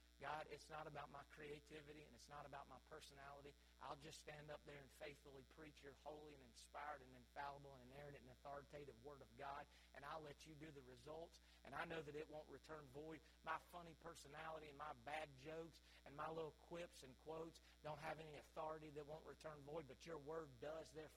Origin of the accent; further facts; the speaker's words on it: Charlotte, North Carolina, United States; I'm from Charlotte, North Carolina. Amen. I'm a Tar Heel bred and a Tar Heel.